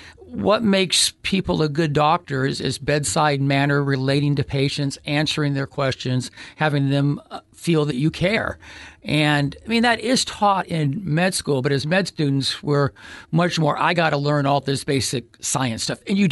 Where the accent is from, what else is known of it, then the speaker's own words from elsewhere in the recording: California, United States; also born or lived in Japan / Alabama / Virginia; I was born in Japan, lived there for a few months, and then Alabama, Virginia, Southern California. He retired and we moved to Northern California.